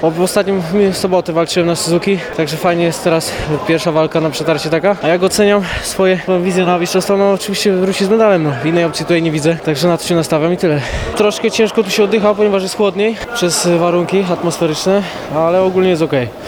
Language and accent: Polish; Myślenice, Lesser Poland, Poland; czempion Myślenice. Stamtąd, skąd pochodzę, udało się zrobić licencję